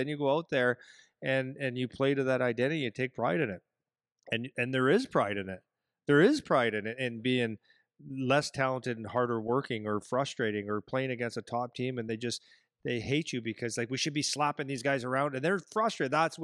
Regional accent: Canada; And I'm Canadian, by the way.

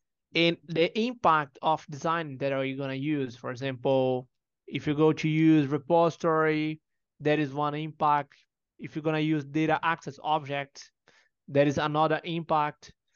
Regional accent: Brazil; now in Portugal; I'm from Brazil, but right now I live in Portugal.

